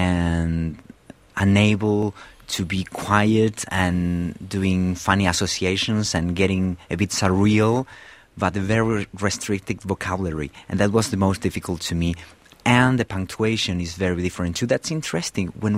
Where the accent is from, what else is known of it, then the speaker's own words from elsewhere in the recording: Spain; also born or lived in Argentina; I was born in Latin America and Argentina, but I grew up in Spain, in Europe.